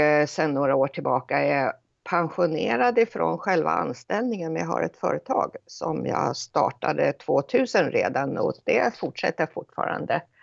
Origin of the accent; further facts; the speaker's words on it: Södertälje, Stockholm County, Sweden; kvinna på 69 och ett halvt. Jag är född och uppvuxen i Södertälje. Äldst av fem barn.